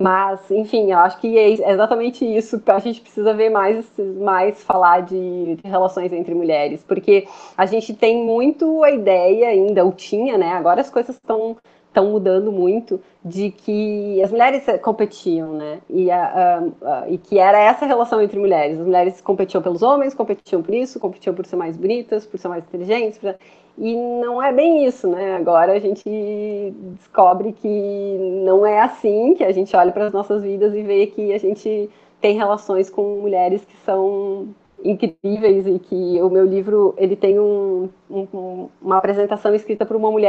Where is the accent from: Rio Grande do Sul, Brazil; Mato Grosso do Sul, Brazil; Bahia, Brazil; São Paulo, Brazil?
Rio Grande do Sul, Brazil; Farroupilha; born there; also born or lived in Porto Alegre; Eu sou nascida no interior, eu sou nascida em Farroupilha, mas fui para Porto Alegre fazer faculdade e fiquei, enfim, até agora que me mudei, né?